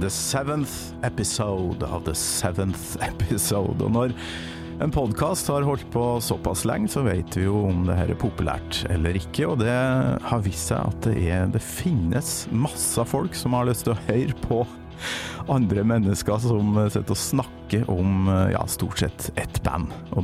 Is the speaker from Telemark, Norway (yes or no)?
no; Trøndelag, Norway; for vi er jo trøndere begge to, litt langt fra, ja, sivilisasjon.